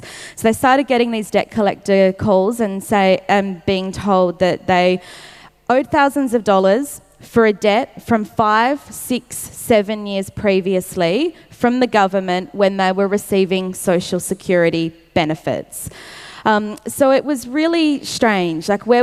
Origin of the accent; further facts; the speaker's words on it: Australia; I'm also from like this little part of Australia. I'm not even like the good part where everyone is, like where all the IT jobs are. I'm in the country as well, so I don't live in a major city.